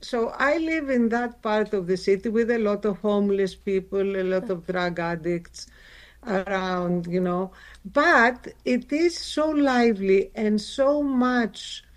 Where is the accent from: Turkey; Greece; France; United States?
Greece; Athens, Attica; English is a second language; At the time, listen, Athens was and still is a place where history and modern life coexist.